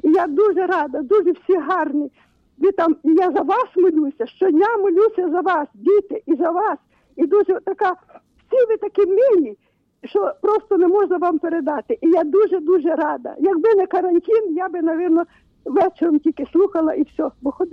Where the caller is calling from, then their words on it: Rivne, Rivne Oblast, Ukraine; Я з Рівно дзвоню.